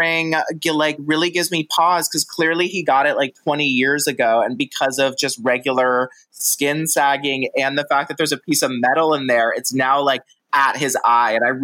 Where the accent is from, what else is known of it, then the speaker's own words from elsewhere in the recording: Oklahoma, United States; I'm from Oklahoma